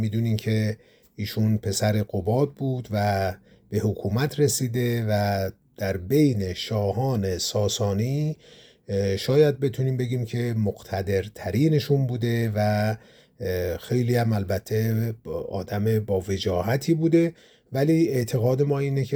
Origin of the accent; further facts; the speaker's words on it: Azerbaijan, Iran; first language Azerbaijani; Persian is a second language; من خودم جز ترک زبانها هستم، اهل آذربایجان هستم